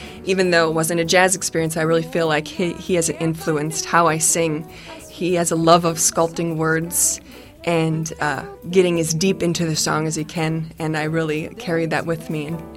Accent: Clara City, Minnesota, United States; I grew up in Clara City, Minnesota, which is out on the wide open prairie, the land of great big sky and stars.

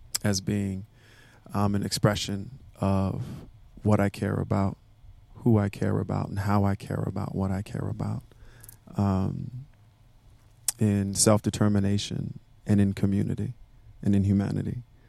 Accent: San Diego, California, United States; I'm from San Diego, California

